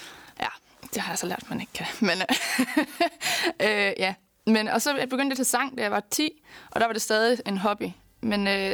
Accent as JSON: {"language": "Danish", "region": "Jutland", "country": "Denmark", "said": "Kommer fra Jylland og meget familieorienteret og nu uddannet jurist."}